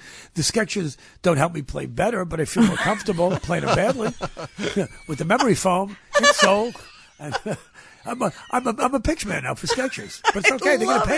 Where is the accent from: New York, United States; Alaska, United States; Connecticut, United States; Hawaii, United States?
New York, United States; now in Los Angeles, United States; I'm from New York. I've lived in L.A. for a long time.